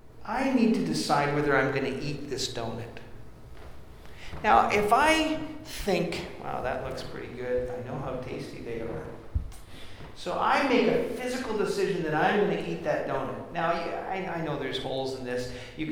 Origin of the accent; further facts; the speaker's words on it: Winnipeg, Manitoba, Canada; now in Vancouver, Canada; I grew up in Winnipeg.